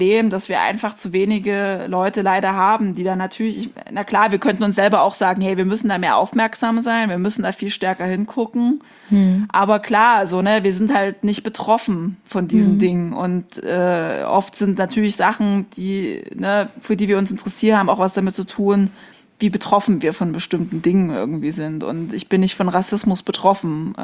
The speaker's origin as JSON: {"language": "German", "region": "East Germany", "country": "Germany", "said": "ich bin weiß, ich bin trotzdem privilegiert, aber ich komme halt aus Ostdeutschland"}